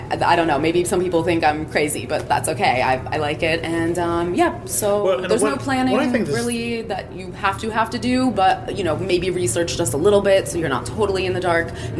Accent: Florida, United States; Florida. Yeah, so, and I get off in Bangkok airport.

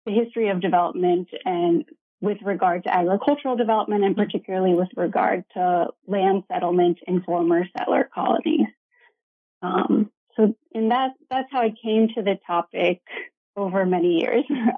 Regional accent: Ohio, United States; So I grew up in Ohio in a small college town, and I am the child of political scientists

